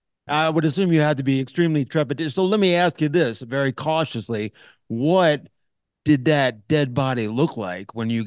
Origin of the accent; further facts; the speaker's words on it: Maryland, United States; I'm from Maryland originally.